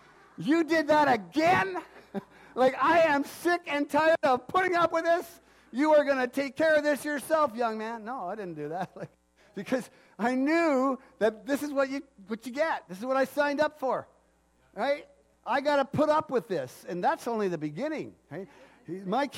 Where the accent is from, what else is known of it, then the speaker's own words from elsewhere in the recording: Cranbrook, British Columbia, Canada; And as I was walking along in the city that I grew up in Cranbrook